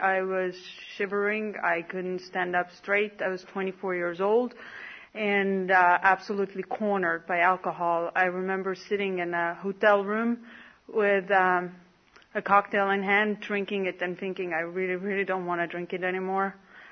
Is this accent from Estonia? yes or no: yes; Estonia; also born or lived in San Francisco; now in San Diego, United States; And I'm not really from San Francisco. I lived in San Francisco for 6.5 years. Now I'm from San Diego. Before that, I was from Estonia.